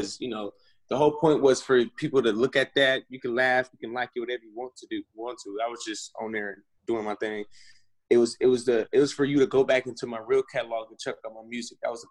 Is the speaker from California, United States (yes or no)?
yes; Stockton, California, United States; also born or lived in Oakland; Stockton, California. Yeah, it's my hometown. I was born in Oakland. Being raised in Stockton, we're like the countryside of California.